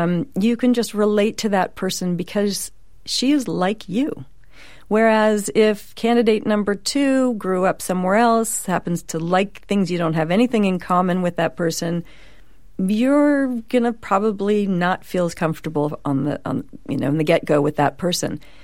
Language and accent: English; San Francisco, California, United States; I grew up in Pacific Heights, San Francisco. It was not very diverse.